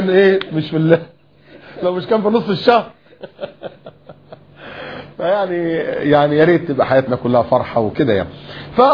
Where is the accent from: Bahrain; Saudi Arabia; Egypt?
Egypt; Upper Egypt; born there; يعني والدي صعيدي وانت عارف الصعيدة يعني ايه، انا صعيدي برضو يعني اتولدت في الصعيد بس ما اعرفش فين الجرجة اللي انا اتولدت فيها دي.